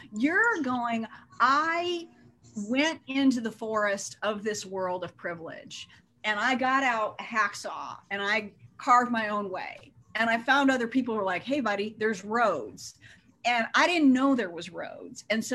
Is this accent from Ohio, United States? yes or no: no; California, United States; I grew up outside of Berkeley, so I thought I was a little Miss Liberal.